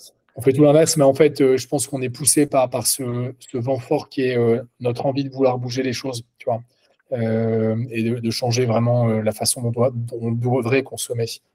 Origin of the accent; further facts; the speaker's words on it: Lille, Hauts-de-France, France; parce qu'on est lillois à la base